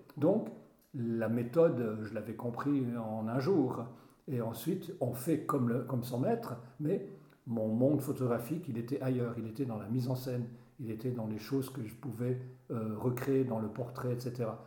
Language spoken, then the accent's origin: French; Valais, Switzerland; first language Upper Valais German; French is a second language; parce que ma langue maternelle, c'était le haut-valaisan, que j'ai pratiquement oublié aujourd'hui